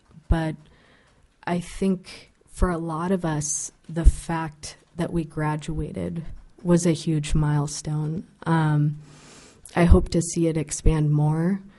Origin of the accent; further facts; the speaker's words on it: Juneau, Alaska, United States; So a lot of my growing up in Juneau and where I'm at now with my business has really been access to opportunity